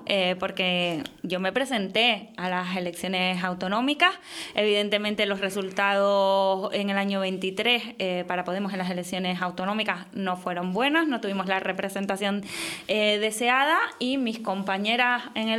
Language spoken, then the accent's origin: Spanish; Canary Islands, Spain; porque nosotros no somos Cabo Verde. No, y cuando la gente nos mira desde fuera, tiene que saber que Canarias es mucho más. Y es mucho más que sol y playa